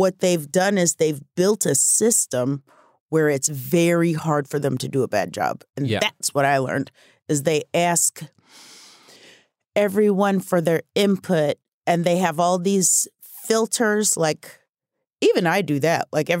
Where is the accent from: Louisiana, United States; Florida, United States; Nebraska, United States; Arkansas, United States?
Nebraska, United States; Omaha; I'm from Omaha, Nebraska. And I thought I would live there forever and do musicals at night and deliver the mail in the day.